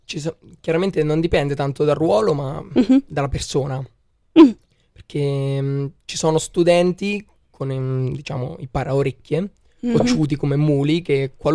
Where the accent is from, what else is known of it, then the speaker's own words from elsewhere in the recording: Macerata, Marche, Italy; Macerata Grande, cosiddetta, ovvero Macerata nelle Marche.